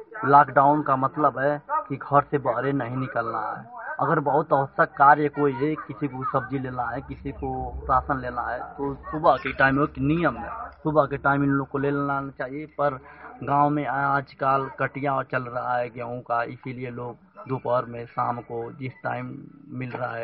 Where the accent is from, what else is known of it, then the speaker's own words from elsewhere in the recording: Jalalabad, India; मैं जलालाबाद का हूँ।